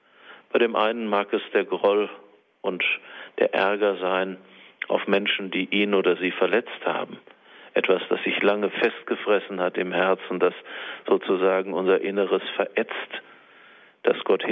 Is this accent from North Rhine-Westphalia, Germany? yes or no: yes; Dortmund, North Rhine-Westphalia, Germany; born there; als gebürtiger Dortmunder, der auch schon nicht mehr so eine dichte Kirchlichkeit in seiner Kindheit und Jugend kannte